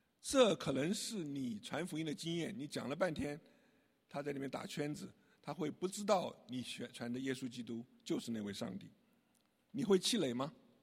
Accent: Taiwan; moved away as an adult; now in United States; 40多年前我们到美国来的时候，我在台湾就信主了，我在大学2年级就信主了。

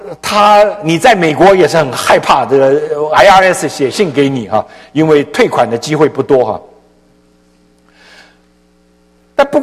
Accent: China; 那你说我们中国人管他去干什么？

